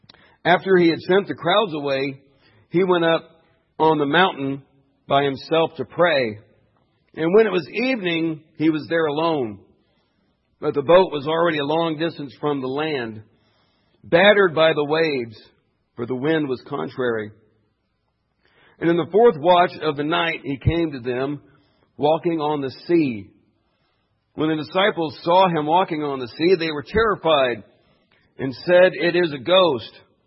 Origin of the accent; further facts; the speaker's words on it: Arkansas, United States; You can tell I'm from Arkansas, out of town anyway.